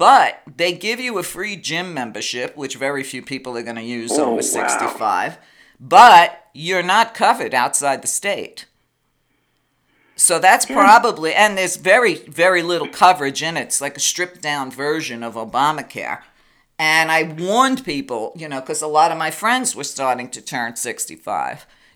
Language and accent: English; Brooklyn, New York, United States; Okay, when I was a kid growing up in Brooklyn, we're looking at the 1950s, 1960s.